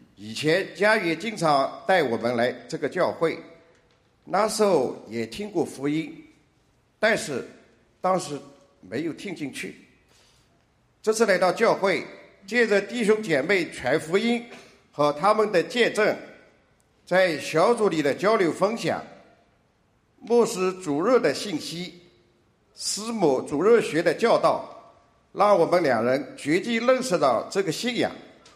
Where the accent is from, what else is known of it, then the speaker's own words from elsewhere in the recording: Ningbo, Zhejiang, China; 这位是我的太太王灵芝，我们来自浙江宁波。